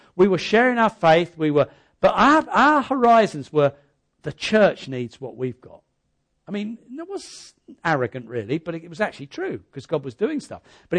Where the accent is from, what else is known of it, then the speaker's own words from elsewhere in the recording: Hastings, South East England, United Kingdom; everything is a bit closed in Hastings, right? This is about me. So you grow up there, and your boundaries are really the town and the city, the town.